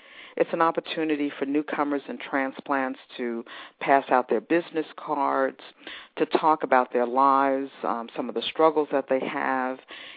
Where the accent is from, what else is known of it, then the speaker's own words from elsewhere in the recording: New York City, New York, United States; now in Atlanta, United States; Well, I was born in Harlem, New York, and I grew up in Manhattan, Queens, and Brooklyn, but it just wasn't for me.